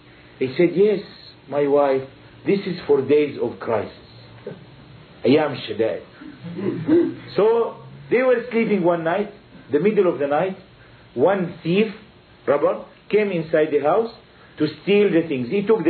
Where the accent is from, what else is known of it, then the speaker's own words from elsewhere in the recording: Jerusalem, Palestine; I am Palestinian. I am from Jerusalem itself. My house is near Al-Masjid Al-Aqsa. I was born in Jerusalem in 1942.